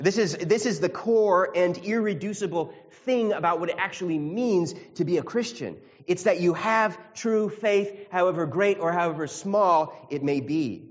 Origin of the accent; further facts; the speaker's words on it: United States; Maybe just because we're American and we're so individualistic.